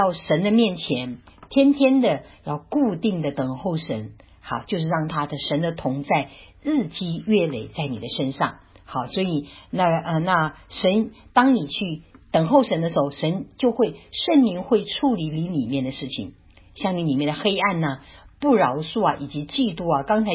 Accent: China; 这个是我们因为我们中国人哈，长期的就是被那种这种爸爸

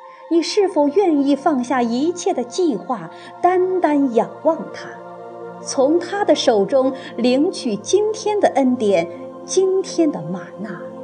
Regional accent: China; 未雨绸缪，似乎是我们中国人的美德，但你有没有发现，正因为如此，我们中国人活得特别累。

